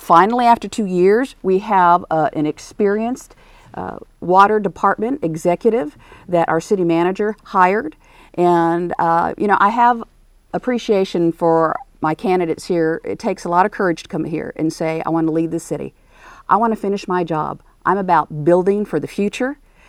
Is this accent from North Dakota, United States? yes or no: no; Corpus Christi, Texas, United States; having been born and raised in Corpus Christi, it's been a great journey.